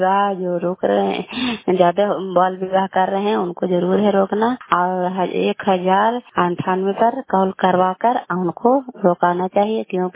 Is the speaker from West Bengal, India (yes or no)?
no; Kalyanpur, Bihar, India; घर कल्याणपुर वाली बेलसराज प्रखंड चंदी जिला नालंदा का निवासी हूँ।